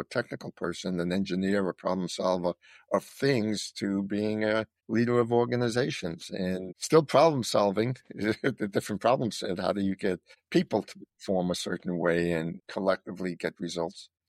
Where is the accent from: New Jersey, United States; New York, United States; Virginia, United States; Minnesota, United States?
New York, United States; Brooklyn; born there; So I was born in Brooklyn, New York, middle class Jewish family. My grandparents came from Russia. My mother was actually born in Poland.